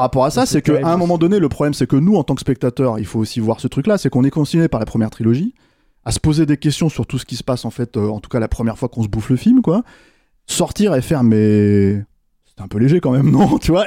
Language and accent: French; France